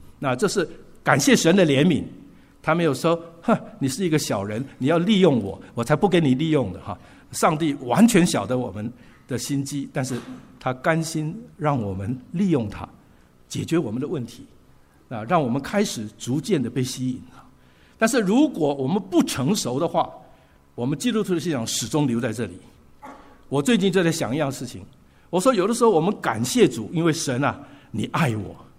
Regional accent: Taiwan; 我说我是从台湾来的

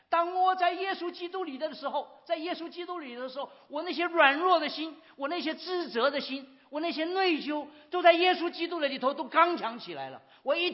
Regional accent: China; 这句话对我们中国人没有太大的感觉。

